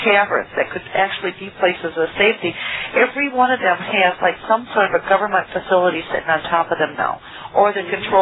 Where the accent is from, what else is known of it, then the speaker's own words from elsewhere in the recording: Arizona, United States; I'm from the Arizona area.